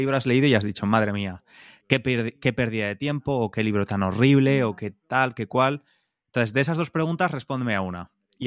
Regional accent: Valencia, Valencian Community, Spain; also born or lived in London / Barcelona; yo vivo, soy de Valencia, que es la tercera ciudad más grande de España, y el resto de mi vida he vivido en Londres casi 10 años y en Barcelona durante un año y algo. O sea, siempre he vivido en ciudades

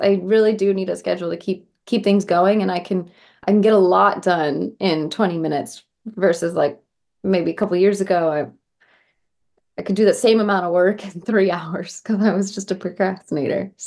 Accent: California, United States; I grew up in California and, you know, we definitely have a very healthy country scene out here, but I don't have a Southern accent. I was not raised in the South.

